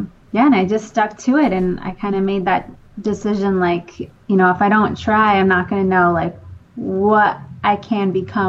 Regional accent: California, United States; But I grew up in the Bay Area, and now I'm living in Redondo Beach.

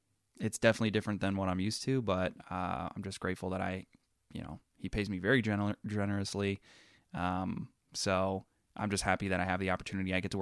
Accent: Janesville, Wisconsin, United States; So in December of this year, we just moved back to Janesville, my hometown.

